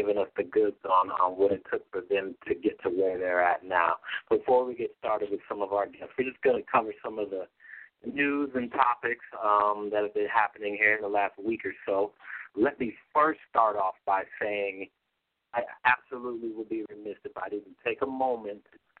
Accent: Denver, Colorado, United States; You know, I'm originally from Denver, Colorado. You know, I grew up in the burbs. I ain't afraid to say it.

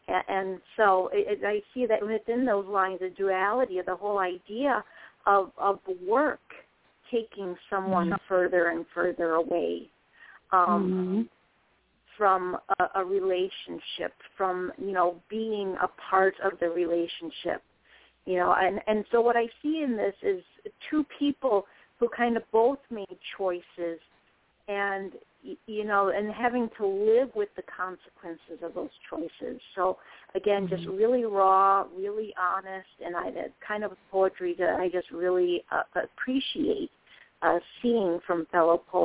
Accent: Wisconsin, United States; moved away as an adult; also born or lived in Texas; I now live back in Wisconsin, but back when I was like 19, I moved from Wisconsin to Texas, and it's quite a a culture shock kind of, especially as far as weather goes.

